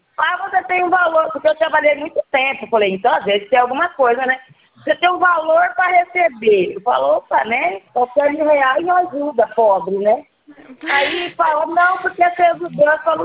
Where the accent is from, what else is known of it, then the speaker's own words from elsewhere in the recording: Araraquara, São Paulo, Brazil; now in Salvador, Brazil; eu sou da região de Ribeirão Preto, aí de São Paulo, sabe?